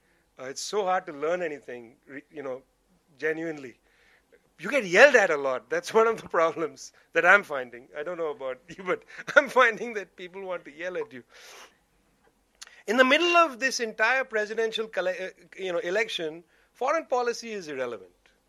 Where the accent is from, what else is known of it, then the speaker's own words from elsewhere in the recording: India; Okay, you can say I'm an Indian.